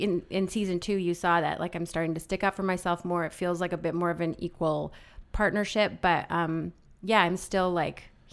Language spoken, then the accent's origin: English; British Columbia, Canada; also born or lived in Alberta; I'm like a BC girl for sure.